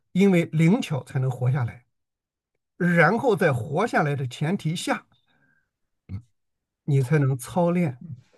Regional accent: China; 而不是我们中国人啊有一个我认为是一个不太智慧的做法啊

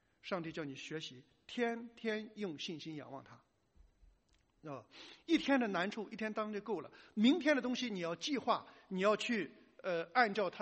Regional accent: China; 咱们都是中国人，都曾经受到这种人不为己天诛地灭

